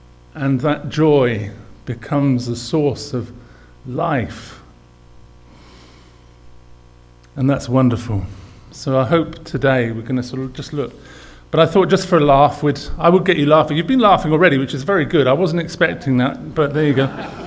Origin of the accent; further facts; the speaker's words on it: England, United Kingdom; I realized what a tough gig it's going to be for me today, because I'm English.